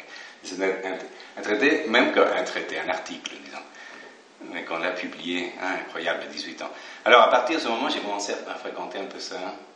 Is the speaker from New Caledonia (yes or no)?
no; Buenos Aires, Argentina; born there; French is a second language; also born or lived in Paris, France; Mon père est yougoslave, c'est José. Je suis né en Argentine, à Buenos Aires, il y a 44 ans. Et puis, j'ai passé quelques années de mon enfance à Paris. Alors, ça explique mon français.